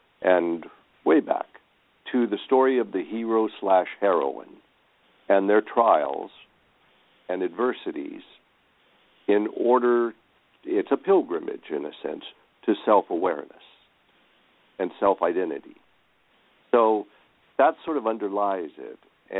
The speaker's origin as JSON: {"language": "English", "region": "West Coast", "country": "United States", "tie": "born or raised there", "said": "I was born and reared on the West Coast, but also our family had land back in the South. So I, in a sense, went back and forth between here and the South."}